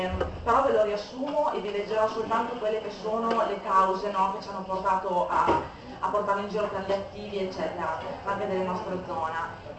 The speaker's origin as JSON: {"language": "Italian", "town": "Reggio Emilia", "region": "Emilia-Romagna", "country": "Italy", "said": "sono di Reggio Emilia."}